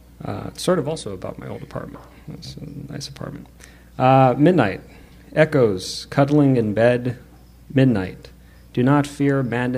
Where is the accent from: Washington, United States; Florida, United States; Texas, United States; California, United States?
California, United States; Los Angeles; I grew up in Los Angeles. I had an apartment out there.